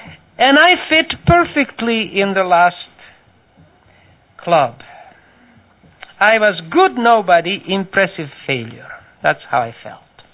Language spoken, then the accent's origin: English; Croatia; moved away; also born or lived in Serbia; I lived in Croatia. I was born and lived in Croatia. And then my mother moved us to Serbia. So the language is different